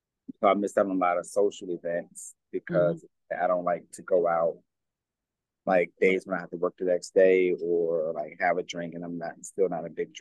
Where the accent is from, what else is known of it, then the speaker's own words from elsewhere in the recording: Maryland, United States; also born or lived in Washington, D.C.; DC proper, yep. Raised in DC, born at Howard University Hospital.